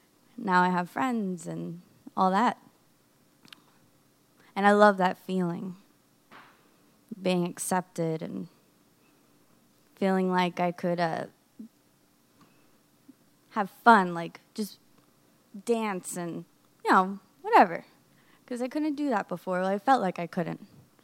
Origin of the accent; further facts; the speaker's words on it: Florida, United States; I was born and raised in Florida. I had a pretty rough upcoming childhood.